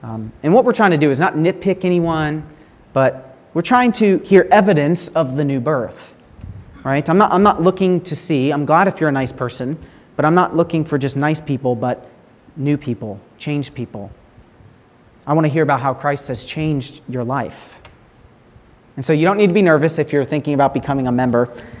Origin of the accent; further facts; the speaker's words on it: Virginia, United States; I'm from Virginia.